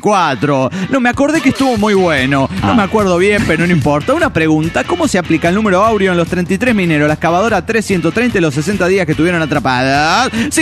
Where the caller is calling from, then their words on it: San Luis, Argentina; de San Luis, Argentina.